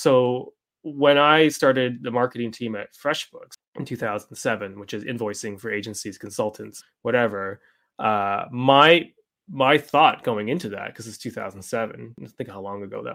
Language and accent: English; Canada; It's not that different because we're Canadian.